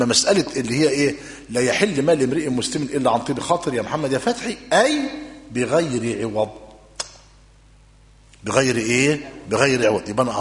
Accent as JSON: {"language": "Arabic", "country": "Egypt", "said": "طب عندنا في مصر الامر اختلف"}